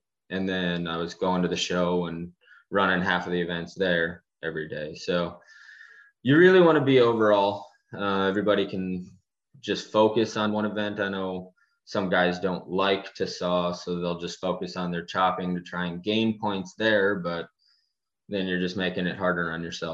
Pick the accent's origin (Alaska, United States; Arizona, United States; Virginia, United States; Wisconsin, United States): Wisconsin, United States; I grew up in Wisconsin, so we were always burning wood for heat in our house.